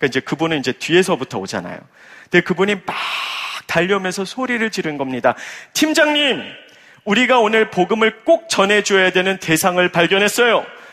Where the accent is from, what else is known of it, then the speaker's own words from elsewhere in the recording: Guatemala; 여러분이 잘 아시는 바와 같이 저는 어렸을 때 중남미 과테말라에서 자랐습니다. 제가 아직 10대 소년일 때 우리 교회 선교팀과 함께 과테말라 빈민촌을 찾아갔던 적이 있습니다.